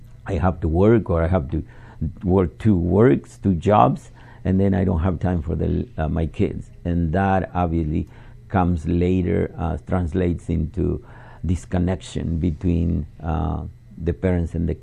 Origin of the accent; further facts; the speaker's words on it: Mexico; when I was young, growing up in Mexico, one of the traditions that I wish we still had